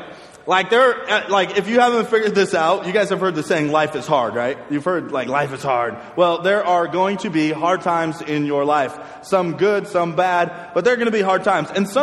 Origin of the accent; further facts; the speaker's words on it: Arizona, United States; You guys realize, like, people from Arizona don't have an accent, right? Like, we just straight speak